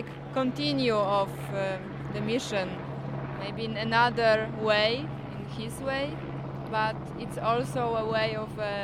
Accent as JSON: {"language": "English", "town": "Bologna", "region": "Emilia-Romagna", "country": "Italy", "second_language": "English"}